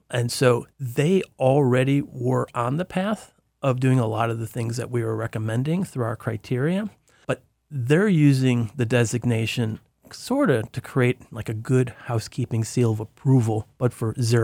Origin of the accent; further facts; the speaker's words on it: Sacramento, California, United States; including my hometown here, Sacramento.